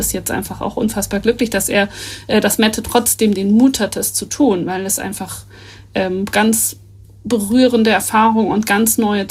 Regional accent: Northern Germany, Germany; wir als Norddeutsche noch viel weniger, weil wir vielleicht noch ein bisschen trockener sind

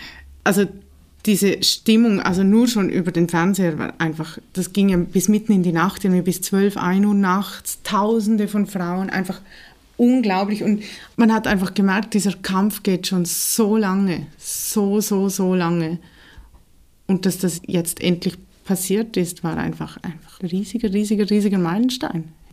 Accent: Liechtenstein; ich komme ja aus Liechtenstein, da ist das ja verboten.

